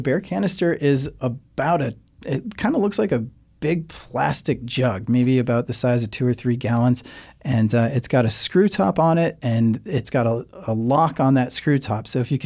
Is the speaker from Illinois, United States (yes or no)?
no; Detroit, Michigan, United States; I can actually sympathize with those city slickers because I grew up in Detroit.